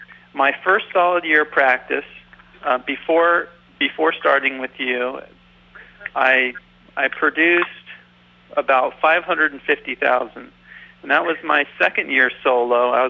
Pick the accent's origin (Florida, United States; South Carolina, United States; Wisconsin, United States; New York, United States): Florida, United States; Fort Myers; I grew up in Southwest Florida. I'm from Fort Myers, Florida, right nearby, a little town nearby.